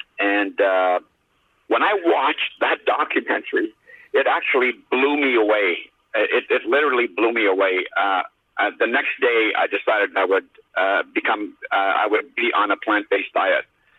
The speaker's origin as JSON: {"language": "English", "town": "Ottawa", "region": "Ontario", "country": "Canada", "tie": "born or raised there", "said": "Ottawa is my actual hometown. I was actually born in Ottawa and I grew up in Ottawa"}